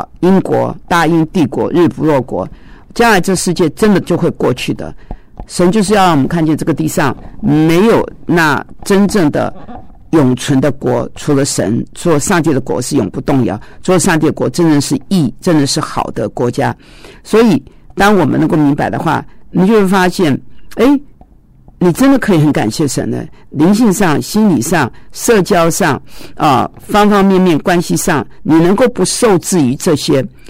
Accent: Taiwan; born there; 我是在台湾出生的

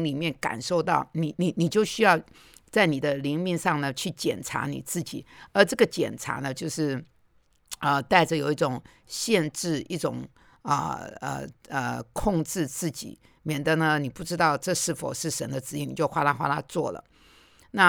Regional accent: Xiamen, Fujian, China; accent: Xiamen dialect; 我们厦门话叫做扔开软脚虾

